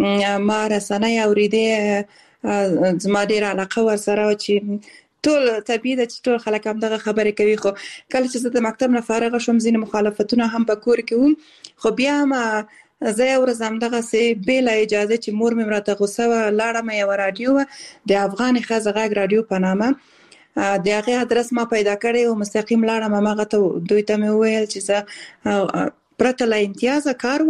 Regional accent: Khost, Afghanistan; also born or lived in Balkh / Kabul / Kunduz

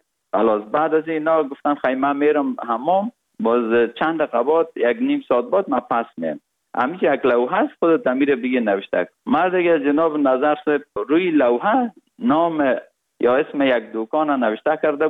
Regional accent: Kabul, Afghanistan; born or raised there; also born or lived in Parwan

